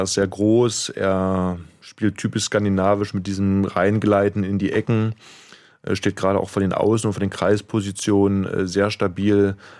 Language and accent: German; East Germany, Germany; Ich bin im Osten groß geworden, lebe aber auch schon lange Zeit im wiedervereinigten Deutschland beziehungsweise auch im Westen.